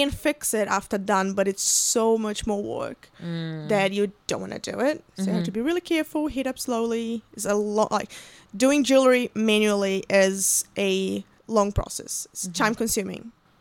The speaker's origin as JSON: {"language": "English", "country": "Brazil", "second_language": "English", "moved": "as an adult", "lives_now": "New Zealand", "said": "No, I'm from Brazil."}